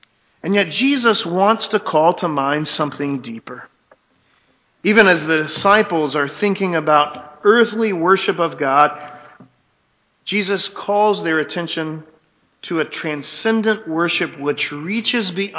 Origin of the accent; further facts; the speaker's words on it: Texas, United States; I mean, especially as a Texan, there's a piece of the rock of the Alamo there.